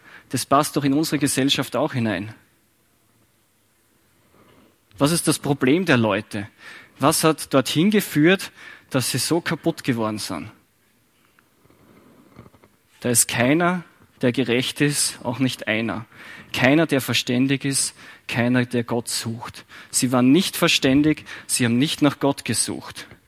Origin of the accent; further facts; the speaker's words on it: Austria; mit dem können wir uns als Österreicher vielleicht nicht so viel anfangen